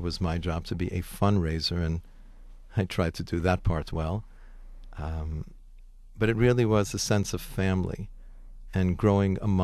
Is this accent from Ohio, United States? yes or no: no; New York, United States; But I grew up in the Bronx, and Bronx is located very close to New York City